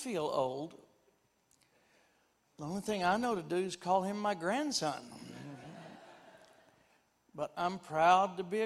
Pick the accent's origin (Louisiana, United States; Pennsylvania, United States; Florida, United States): Louisiana, United States; I'm from Louisiana. That's where all Christians have to pass through in order to go to heaven.